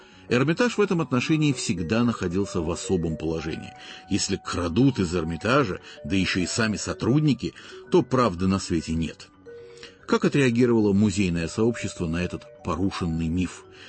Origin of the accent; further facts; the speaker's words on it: Saint Petersburg, Russia; Я петербуржец и люблю свой город больше всех других городов мира.